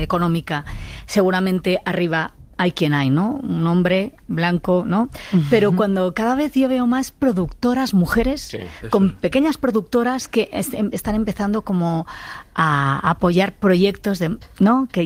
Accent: Extremadura, Spain; es que yo además soy extremeña, ¿sabes?

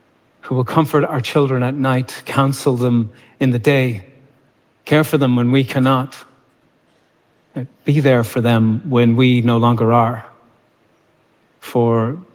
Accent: Ireland; but I am from Ireland. A place where even now, a poet, a maker of a poem, is seen as someone who has come by an uncommon kind of knowledge.

